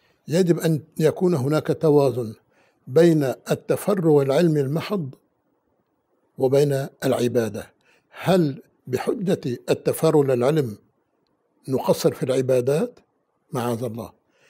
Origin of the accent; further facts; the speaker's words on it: Aleppo, Aleppo Governorate, Syria; هذه قصة متداولة بين شيوخنا في بلدنا حلب